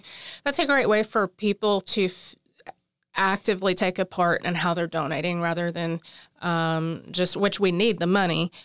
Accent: Tyler, Texas, United States; Well, I am from Tyler

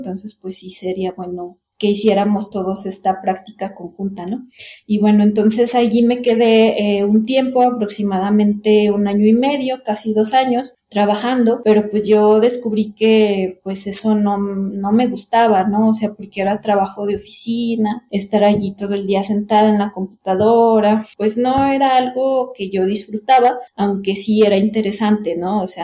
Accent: Zacatecas, Mexico; moved away as an adult; now in Mexico City, Mexico; de Zacatecas me vine a la Ciudad de México

